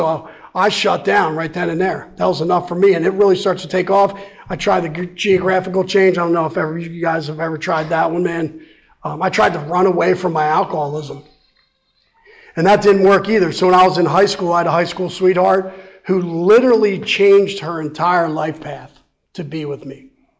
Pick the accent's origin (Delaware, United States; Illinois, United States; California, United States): Delaware, United States; Wilmington; moved away; also born or lived in Greenville, South Carolina / Atlanta, Georgia; So I'm from Wilmington, Delaware, removed to Greenville, South Carolina, in Atlanta in her car, DUI.